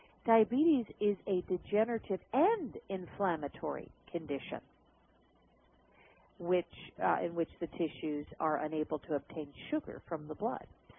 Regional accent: Alaska, United States; Now, from Alaska, being born and raised in Alaska, I have land back home. And it's wonderful for me to go to Alaska and take a long walk to my nearest neighbor.

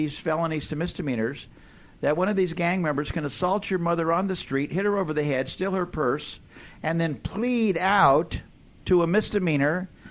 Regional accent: Los Angeles, California, United States; I come from Los Angeles, and we have 450 gangs in Los Angeles and 85,000 gang members.

